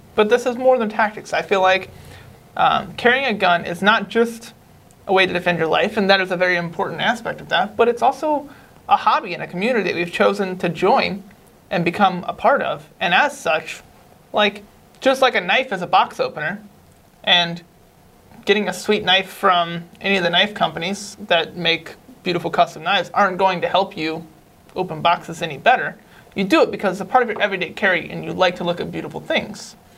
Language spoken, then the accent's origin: English; Texas, United States; I'm from Texas, so it's a great place, wonderful place.